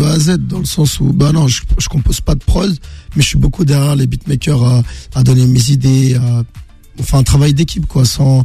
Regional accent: Meaux, Île-de-France, France; Je suis originaire de Meaux, dans le 77.

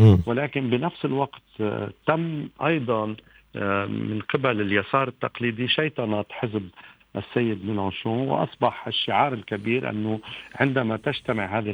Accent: France; النقطة الثالثة الذي أراها أنا بالنسبة لي كفرنسي

